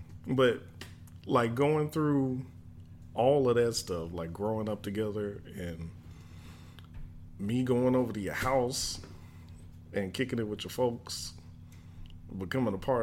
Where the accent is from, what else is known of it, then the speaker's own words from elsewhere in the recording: Birmingham, Alabama, United States; I'm from Birmingham, Alabama also. And I was living in Ensley at the time